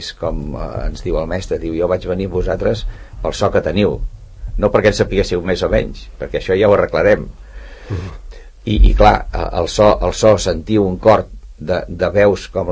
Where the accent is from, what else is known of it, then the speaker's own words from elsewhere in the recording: Sant Cugat del Vallès, Catalonia, Spain; venim els de Sant Cugat